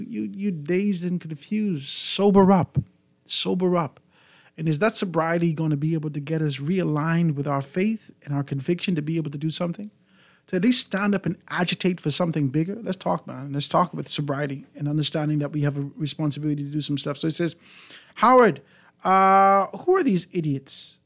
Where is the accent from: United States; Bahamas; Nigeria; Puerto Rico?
Bahamas; Grand Bahama; now in Abaco, Bahamas; Mr. Grant, I'm from Grand Bahama, but I'm now on Abaco working. As soon as I can see something moving in Grand Bahama, I am gone.